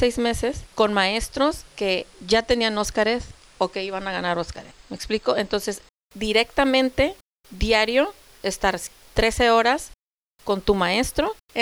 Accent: Guadalajara, Jalisco, Mexico; born there; yo nací ahí casi en el ITESO

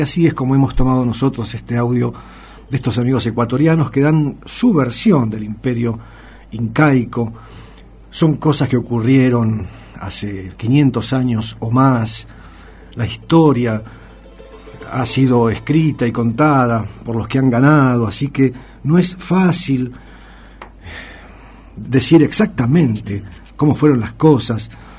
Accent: Argentina

